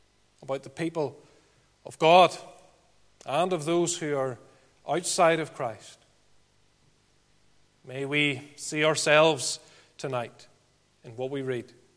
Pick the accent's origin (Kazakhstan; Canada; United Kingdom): United Kingdom; Ballymena, Northern Ireland; accent: Ballymena; I brought my Ballymena accent with me as well